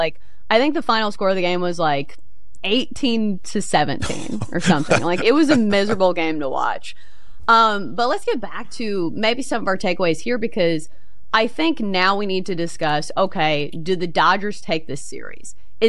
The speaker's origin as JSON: {"language": "English", "town": "Hendersonville", "region": "Tennessee", "country": "United States", "said": "Okay, so I am from Hendersonville, Tennessee, and there is a swimmer from here that was a very, very good swimmer."}